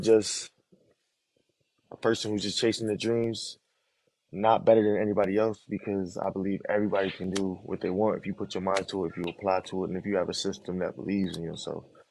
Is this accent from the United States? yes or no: yes; Wellington, Florida, United States; also born or lived in Brooklyn / Coral Springs; I was born in Brooklyn. And it was a pretty rough start, but then we moved to Coral Springs, and then my pops got a crib in Wellington, Florida. So we was in the suburbs.